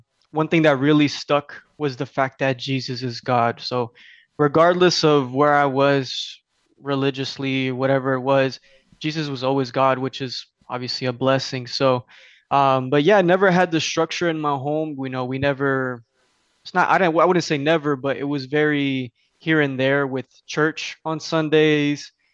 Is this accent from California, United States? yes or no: yes; Los Angeles, California, United States; I grew up in Los Angeles with the internet era and a lot of liberalism around.